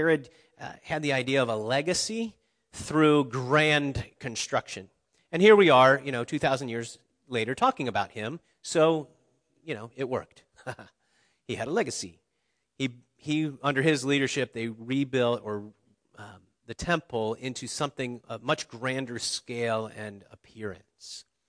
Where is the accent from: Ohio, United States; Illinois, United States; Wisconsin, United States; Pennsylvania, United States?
Ohio, United States; Cincinnati; So I grew up near Cincinnati, Ohio, so don't remind me about the Bengals.